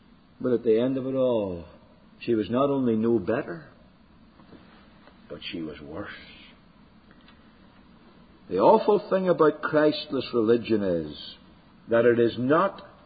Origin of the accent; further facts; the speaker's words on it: Northern Ireland, United Kingdom; I think of a man who lived next door to us as I was growing up in Northern Ireland.